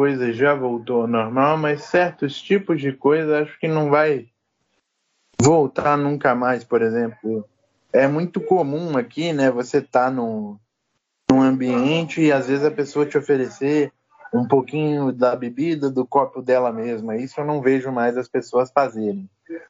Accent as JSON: {"language": "Portuguese", "country": "Brazil", "said": "como saía com facilidade para nós que somos aqui do Brasil"}